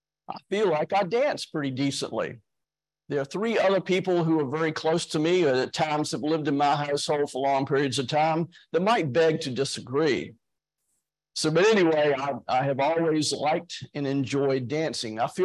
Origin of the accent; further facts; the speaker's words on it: United States; I grew up in Allegheny County, so it might have been in Smithfield or over in Suffolk and a little part of Holland, or over in the Franklin area or Cortland.